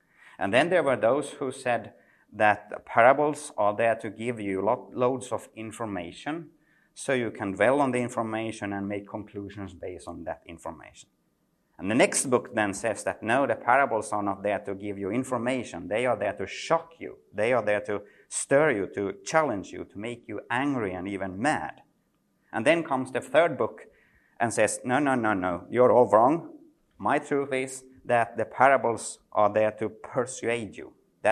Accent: Finland; English is a second language; I come here from Finland.

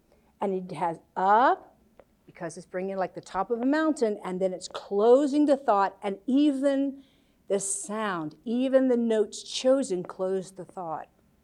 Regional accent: Orlando, Florida, United States; now in Scotland; growing up in Orlando with Walt Disney and orange groves

